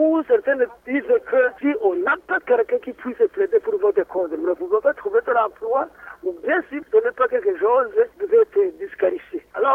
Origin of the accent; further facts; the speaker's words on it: Burundi; parce que nous sommes des Burundais